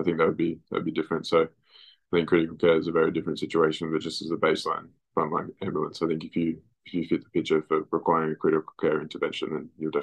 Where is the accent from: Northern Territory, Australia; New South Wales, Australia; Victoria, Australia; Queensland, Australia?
New South Wales, Australia; Bombala; Growing up in Bombala, there's very limited sort of resourcing being in a rural environment.